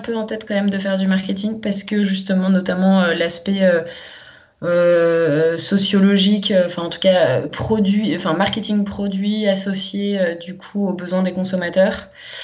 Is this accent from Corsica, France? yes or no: no; Paris, Île-de-France, France; Voilà, j'avais pas de chien chez moi à Paris, mais chez ma grand-mère, il y en avait un. Et puis, voilà, j'ai vraiment grandi